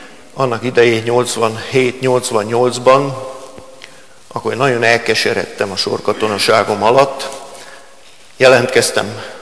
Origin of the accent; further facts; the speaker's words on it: Pest, Hungary; amikor bevonultam oda a Ceklédre, nem messze vittek a szülőfalunktól